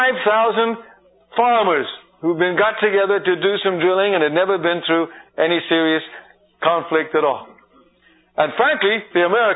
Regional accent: England, United Kingdom; born there; I was born in England. I don't know which side I'm on in this war.

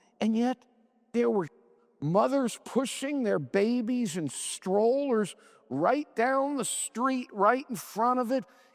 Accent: Miami Beach, Florida, United States; I grew up on Miami Beach, and I got my driver's license at 16.

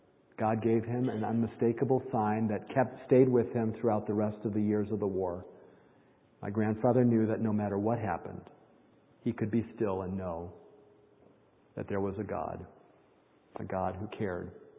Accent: Michigan, United States; But he grew up across the block from where I grew up, across the farm from where I grew up in Michigan.

